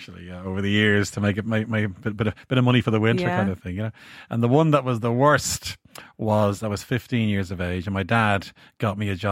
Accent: Bray, Leinster, Ireland; In Bray. I'm from Bray.

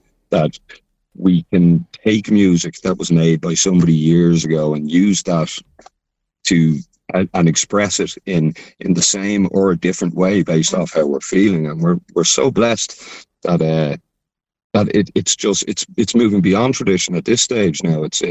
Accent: Ireland; which I'd have a natural aversion to as an Irishman

